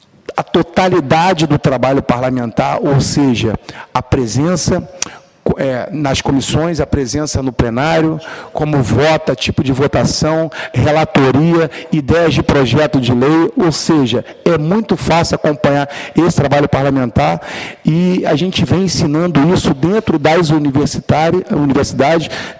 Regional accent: Rio de Janeiro, Brazil; eu que sou do Estado do Rio de Janeiro

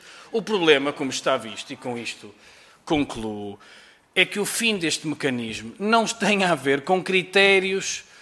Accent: Portugal; Tal como nós, portugueses, e com isto concluo mesmo, imigramos e imigramos para o centro da Europa

